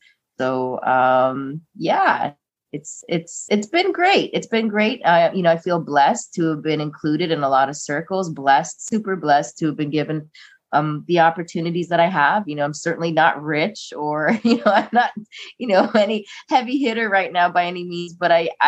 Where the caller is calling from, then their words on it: Hamilton, Ontario, Canada; I am calling in from Hamilton, Ontario today, Canada.